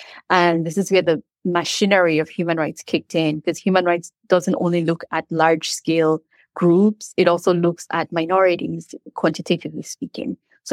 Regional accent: Nigeria; I myself, I'm a Nigerian, so I'm an African woman, but I have albinism.

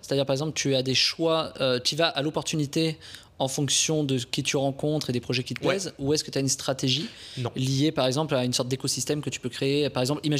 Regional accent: Bourgogne-Franche-Comté, France; Je suis de Bourgogne initialement

